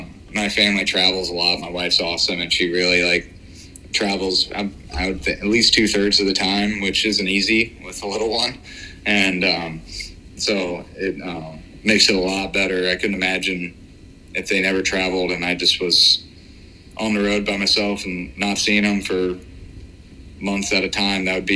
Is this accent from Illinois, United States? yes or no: yes; Illinois, United States; I don't know if it's from, because I'm from Illinois, but I tend to shut it down, like, in the winters